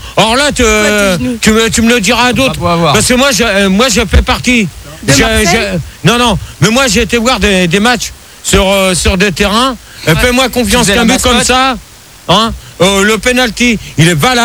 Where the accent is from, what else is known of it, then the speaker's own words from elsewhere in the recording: Marseille, Provence-Alpes-Côte d'Azur, France; moi, je suis Marseillais.